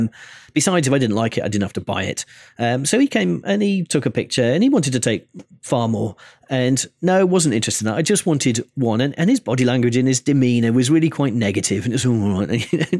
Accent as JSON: {"language": "English", "country": "United Kingdom", "said": "in fact, we're British"}